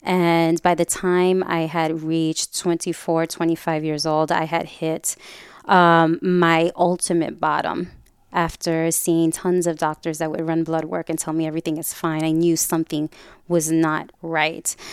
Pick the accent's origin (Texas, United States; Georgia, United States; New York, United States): New York, United States; New York City; I'm a Puerto Rican woman. I grew up in New York City. So rice, beans, and pork chops, anything that came out of a box or a can, you know, Spam. Shout out to all my Puerto Ricans, right?